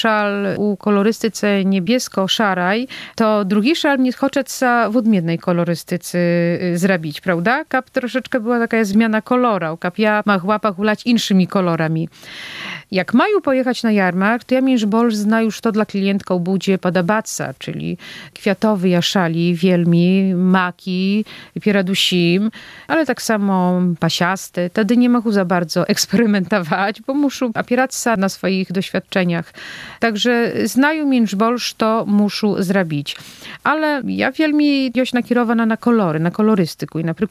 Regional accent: Podlaskie Voivodeship, Poland; chacia to je filcowanie nie było tak nikoli popularne u nas na Padlasze, pracza walonką.

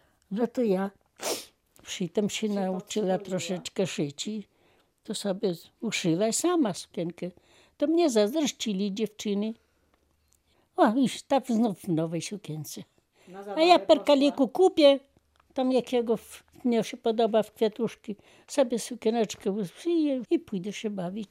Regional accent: Zastocze, Podlaskie Voivodeship, Poland; born there; Ja się urodziłam w Zastoczu. Chrzczona w parafii Krypno.

